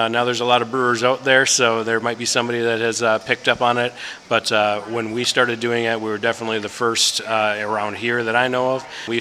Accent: Green Bay, Wisconsin, United States; Like, you know, we're from Green Bay. We root for the Packers, right?

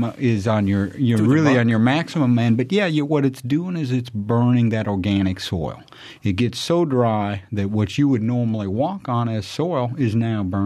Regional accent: Minnesota, United States; I'm from Minnesota, and I started working in the West.

